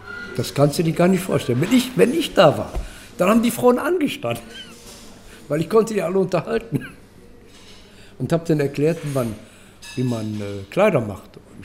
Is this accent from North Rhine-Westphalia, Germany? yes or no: yes; North Rhine-Westphalia, Germany; born there; moved away as an adult; now in Bad Hersfeld, Germany; Also ich wollte nur erklären, wo ich geboren bin und Ruhrgebiet.